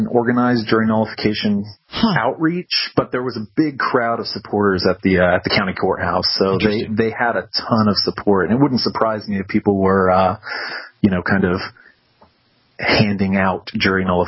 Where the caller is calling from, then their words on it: Oklahoma City, Oklahoma, United States; Yeah, hey guys, I'm calling from Oklahoma City.